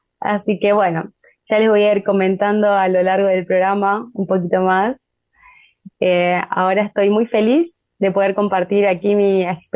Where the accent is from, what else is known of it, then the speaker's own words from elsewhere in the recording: Resistencia, Chaco, Argentina; now in Córdoba, Argentina; Me crié en Resistencia Chaco, soy de allá, o porque vivo allá porque hoy vivo actualmente en Córdoba Capital, junto a mi familia